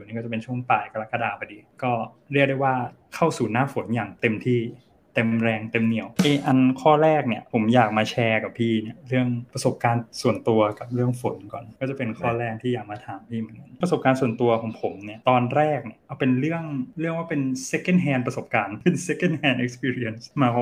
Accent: Bangkok, Thailand; แต่ว่าตัวผมเองเนี่ยคนกรุงเทพตั้งแต่กำเนิด

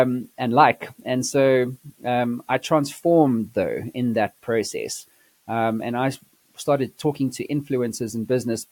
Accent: South Africa; also born or lived in London; now in United States; So obviously, you can hear I'm not from America. I don't hail from America. Actually, my origin story started in South Africa. And I've now moved to the States.

